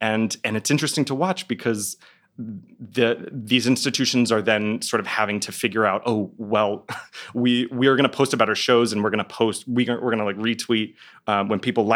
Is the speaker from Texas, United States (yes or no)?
yes; Dallas, Texas, United States; I'm from Dallas, Texas.